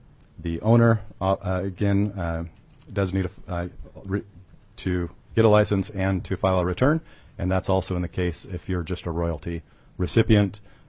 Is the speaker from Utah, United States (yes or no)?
yes; Utah, United States; I come from Utah. We have one of the largest open pit mines there.